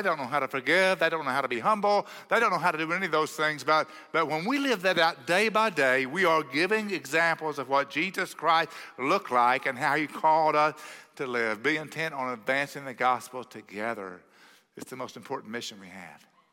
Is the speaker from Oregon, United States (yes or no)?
no; Oklahoma, United States; I'm from Oklahoma, guys. Give me some love, right?